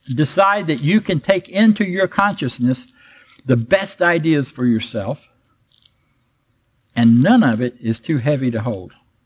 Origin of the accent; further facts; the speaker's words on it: Florida, United States; When I was a kid growing up in Florida, and it was a very impoverished area